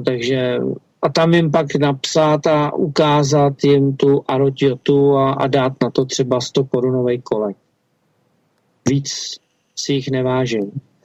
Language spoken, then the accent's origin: Czech; Prague, Czechia; protože jako Pražák se každý rok chodil do zoologické zahrady